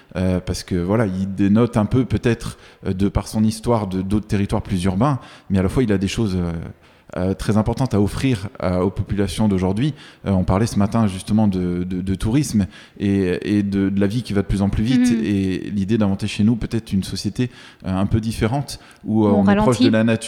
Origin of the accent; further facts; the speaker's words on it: Saint-Étienne, Auvergne-Rhône-Alpes, France; born there; je suis né à Saint-Étienne. J'ai des attaches sur le département de la Loire, sur les monts du Forêt aussi.